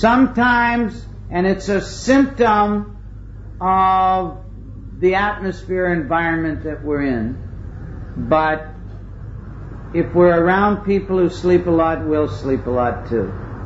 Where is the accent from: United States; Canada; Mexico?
Canada; I'm Canadian, so, you know, Canadians always go up to Alaska every once in a while or something.